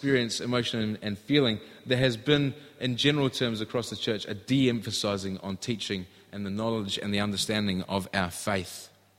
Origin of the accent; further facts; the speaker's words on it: Scotland, United Kingdom; I'm Scottish originally, but recently I've had the opportunity to be back in the UK and spend some time there. I was based in England, which is slightly different culturally to Scotland.